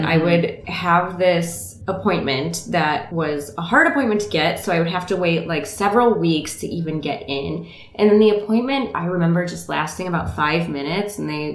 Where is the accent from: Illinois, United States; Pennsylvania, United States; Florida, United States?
Illinois, United States; Rockford; moved away as an adult; now in Chicago, United States; And I moved here from Rockford. I lived in Illinois my whole life. Rockford is just outside of Chicago, and I've lived in the city for the last 12 years.